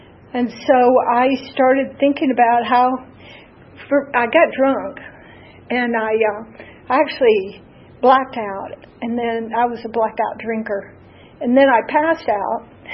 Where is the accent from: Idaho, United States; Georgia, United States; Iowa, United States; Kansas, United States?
Georgia, United States; Atlanta; I grew up in Atlanta. And when I was a little kid, we lived over by Grant Park, and we didn't have that much money.